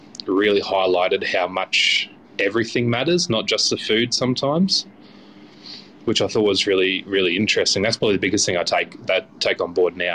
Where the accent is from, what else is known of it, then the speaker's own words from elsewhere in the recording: Chinchilla, Queensland, Australia; So growing up in Chinchilla, being regional, it was a bit difficult to get chefs out there.